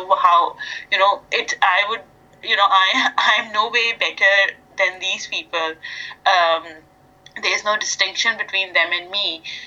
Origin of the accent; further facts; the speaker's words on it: Pakistan; having lived in Pakistan, growing up in Pakistan, yes, I mean, there were times a bomb blast would happen in the city.